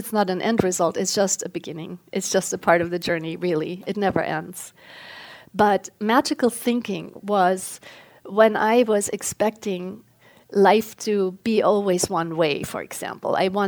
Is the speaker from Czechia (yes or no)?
no; Germany; English is a second language; I grew up in Germany with parents that went through World War II, and they basically were very, very damaged.